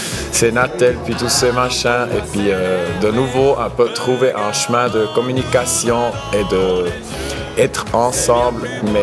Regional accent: Bern, Switzerland; accent: Bernese; French is a second language; moi je suis pas tout à fait bilingue, j'ai un accent mais vraiment bernois, puis je viens d'une région où on parle pas le français

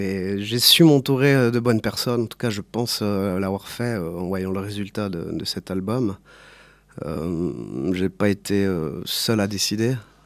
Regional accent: Valais, Switzerland; le tromboniste de … qui est venu chez nous en Valais au studio

